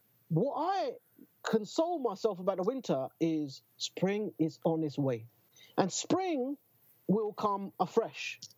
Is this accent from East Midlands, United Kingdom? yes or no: no; Newham, London, United Kingdom; I'm fucking born and bred in Newham.